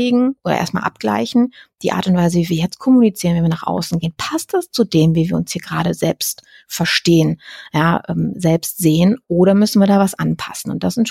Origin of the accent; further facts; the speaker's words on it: Düsseldorf, North Rhine-Westphalia, Germany; Ich komme ja aus Düsseldorf